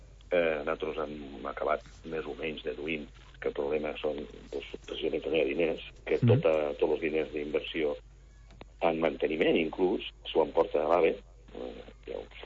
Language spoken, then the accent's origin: Catalan; Móra la Nova, Catalonia, Spain; Jo soc de Móra la Nova.